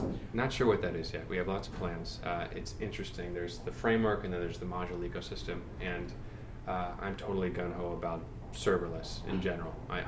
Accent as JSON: {"language": "English", "town": "Hollywood", "region": "California", "country": "United States", "said": "I'm from Hollywood, and when I was younger, I thought I was going to be a filmmaker. So when I was like 16, I moved"}